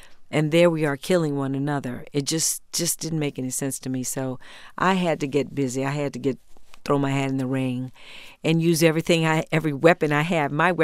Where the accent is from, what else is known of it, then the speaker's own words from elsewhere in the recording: Houston, Texas, United States; And I'm from Texas, Houston, Texas, and gun culture is big, always has been, always will be.